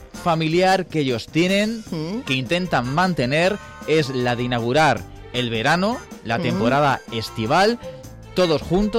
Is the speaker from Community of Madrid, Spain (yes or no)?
yes; Madrid, Community of Madrid, Spain; de Madrid.